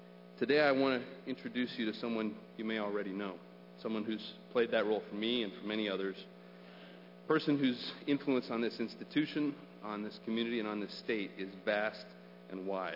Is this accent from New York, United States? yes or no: no; Idaho, United States; I'd had the chance to work in campaigns and in politics and the legislature as I was growing up in Idaho